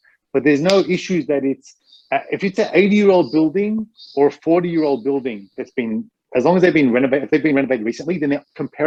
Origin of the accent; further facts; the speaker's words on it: Australia; I'm Australian, right?